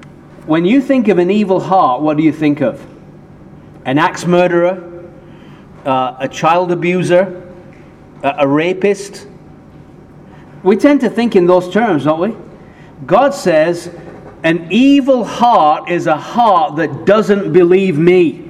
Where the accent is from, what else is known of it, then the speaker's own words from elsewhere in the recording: England, United Kingdom; now in United States; I grew up in England. I live in America.